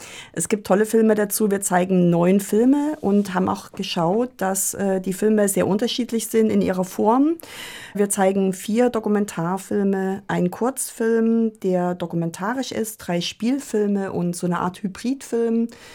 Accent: Saxony, Germany; Ich bin in der DDR aufgewachsen in Sachsen

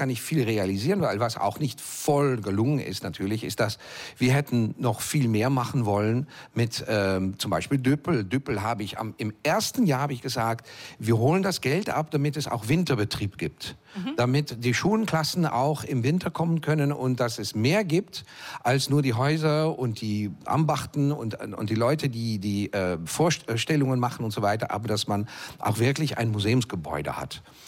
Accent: Berlin, Germany; ja, ich bin Berliner. I am a Berliner.

